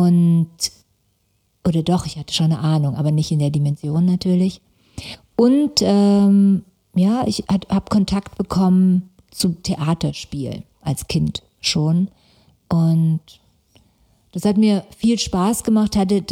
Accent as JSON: {"language": "German", "town": "Stuttgart", "region": "Baden-Württemberg", "country": "Germany", "tie": "born or raised there", "also_born_or_lived": "Karlsruhe", "said": "Und dann in Stuttgart groß geworden, im Schwabenländle, ja, als Nicht-Schwäbin und mit dem Vater, der Kommunist war."}